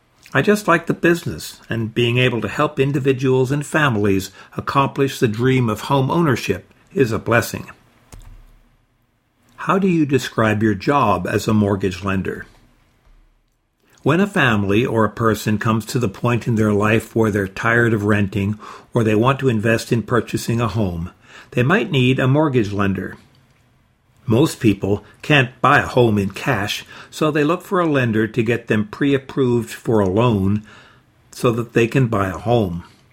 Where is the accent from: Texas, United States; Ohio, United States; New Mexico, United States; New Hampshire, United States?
Texas, United States; Pecos; also born or lived in Fort Stockton; I was born in Fort Stockton and then ended up moving to Pecos, where I graduated from high school. I'm a second-generation Mexican-American, so my parents were born here.